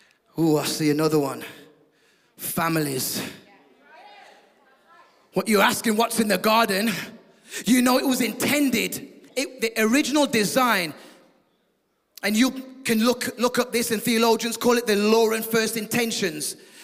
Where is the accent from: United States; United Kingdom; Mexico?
United Kingdom; there's a royal word that I'm accustomed to because I'm from the United Kingdom.